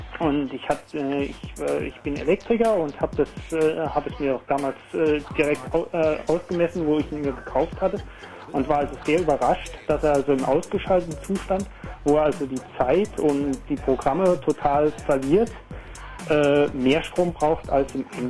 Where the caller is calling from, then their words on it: Dübendorf, Zurich, Switzerland; Ja, salut. Ich bin aus Diebendorf in der Schweiz.